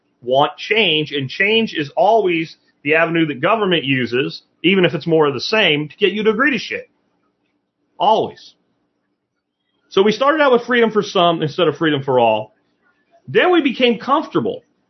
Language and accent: English; Pennsylvania, United States; these Irish roots in America go back way, way back to like the time of like the Molly Maguires, where I grew up in Pennsylvania, about that.